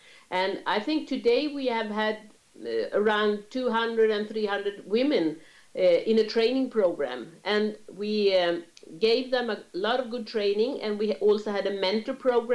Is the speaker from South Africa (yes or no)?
no; Sweden; we start in Sweden because I was from Sweden